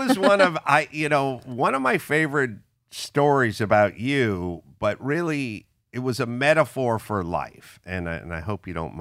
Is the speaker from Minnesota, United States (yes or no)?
no; San Fernando Valley, California, United States; I grew up in the San Fernando Valley.